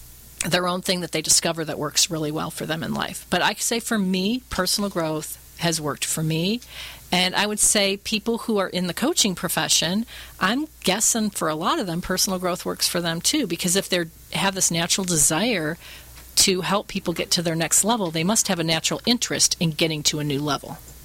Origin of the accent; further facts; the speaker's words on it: Michigan, United States; And it started way back when I grew up in Michigan, and I was frustrated with the weather.